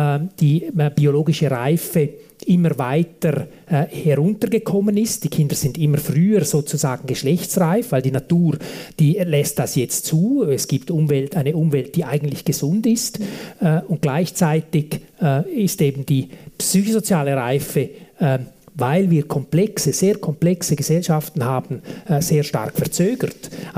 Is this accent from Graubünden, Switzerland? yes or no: yes; Davos, Graubünden, Switzerland; Ich bin in Davos aufgewachsen, in einem Dorf, heute eine Stadt, damals etwas kleiner, in Davosdorf, das ist eine kleine Gemeinschaft